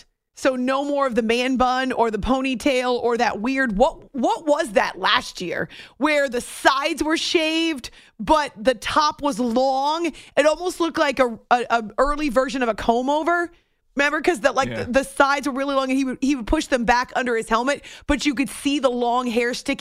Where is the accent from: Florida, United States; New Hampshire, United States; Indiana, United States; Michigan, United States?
New Hampshire, United States; Seriously, I grew up in New Hampshire.